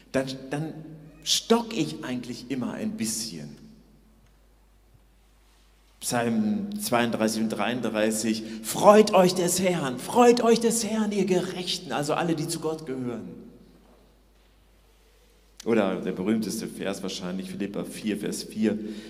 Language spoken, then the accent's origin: German; North Rhine-Westphalia, Germany; ich komme aus Ostwestfalen, da freut man sich so.